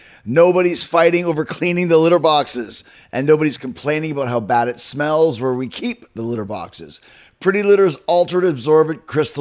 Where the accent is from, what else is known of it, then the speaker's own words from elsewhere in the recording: Winnipeg, Manitoba, Canada; Well, I grew up in Winnipeg. We used to just walk around in minus 30 weather